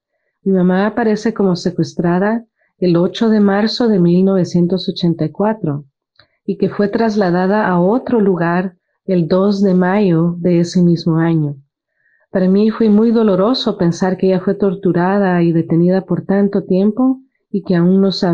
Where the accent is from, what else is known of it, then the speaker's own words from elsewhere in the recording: Guatemala; Creciendo en Guatemala, sabía que había una guerra y que las personas eran asesinadas por el ejército.